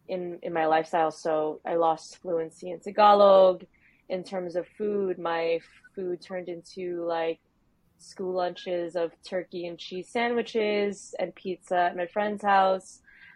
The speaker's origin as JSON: {"language": "English", "region": "New York", "country": "United States", "tie": "born or raised there", "said": "I am born and raised in New York. I am Filipino-American, first generation, and I'm excited to be here."}